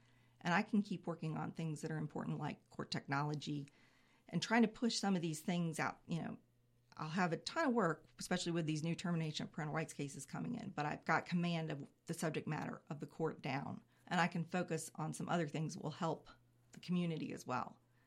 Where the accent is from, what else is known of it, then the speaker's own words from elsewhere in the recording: North Carolina, United States; I grew up in Wake County. Cool. My parents moved to North Carolina when I was 3 years old. My dad was with IBM, and it was part of that migration.